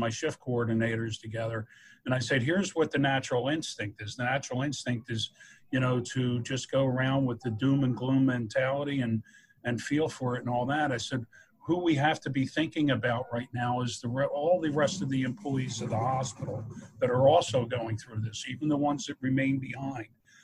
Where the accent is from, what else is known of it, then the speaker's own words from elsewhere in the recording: Philadelphia, Pennsylvania, United States; Corner grocery store. I grew up in Philadelphia.